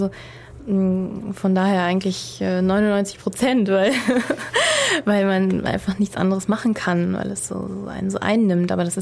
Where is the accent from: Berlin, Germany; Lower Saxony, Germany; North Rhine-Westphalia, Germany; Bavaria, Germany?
Lower Saxony, Germany; Duderstadt; Ich komme aus Göttingen, also eigentlich Duderstadt bei Göttingen, das ist im schönen Eichsfeld.